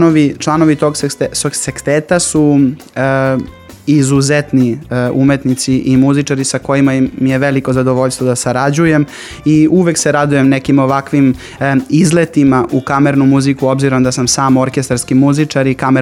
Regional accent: Niš, Southern and Eastern Serbia, Serbia; Ja sam inače Nišlija

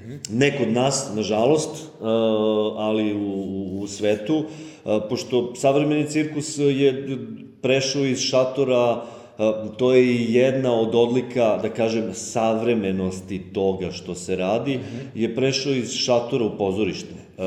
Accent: Pirot, Southern and Eastern Serbia, Serbia; now in Belgrade, Serbia; Mnogi od nas uopšte nisu Beograđani, ja sam konkretno iz Pirota

